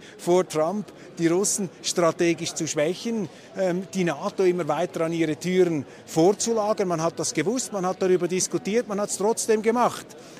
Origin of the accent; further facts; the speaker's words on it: Switzerland; Als Schweizer ziehe ich aus diesem Referat eine Bestätigung eigentlich für alles